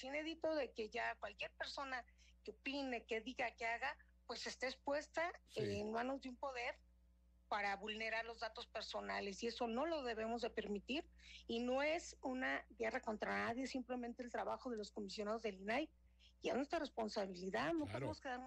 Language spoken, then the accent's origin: Spanish; Mexico; Yo creo que como mexicanos merecemos un respeto.